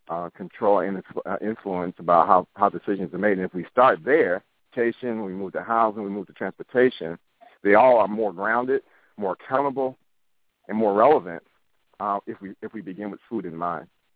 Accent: Boston, Massachusetts, United States; So my hometown is Boston. I just spent a good amount of time there this past month

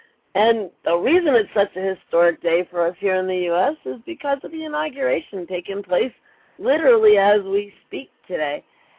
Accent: Chicago, Illinois, United States; also born or lived in Cleveland; Being from Chicago myself, I was raised in Chicago, born in Cleveland.

